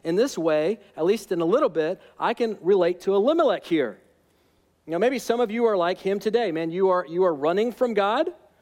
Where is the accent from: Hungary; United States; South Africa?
United States; Alabama; All right, now I'm from Alabama, and so I can say that.